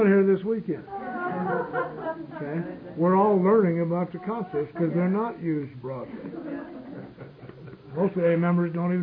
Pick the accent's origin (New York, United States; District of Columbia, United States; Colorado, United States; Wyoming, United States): Colorado, United States; Hey, I come from Colorado, the Mecca, the big book AA.